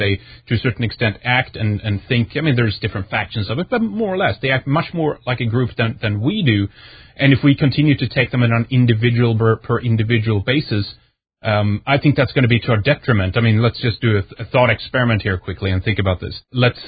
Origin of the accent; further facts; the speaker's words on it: Sweden; when I was young growing up in Sweden